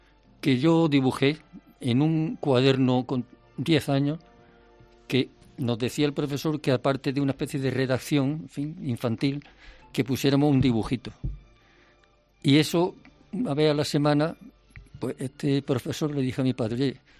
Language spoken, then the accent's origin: Spanish; Jaén, Andalusia, Spain; mi padre y mi madre no eran de Jaén ninguno, y sin embargo, digamos, los dos se afianzaron en esta tierra y todos somos de Jaén, y sin embargo seguimos pensando que tenemos un origen poco en Cantabria, que es donde padre y abuelo de mi madre eran de allí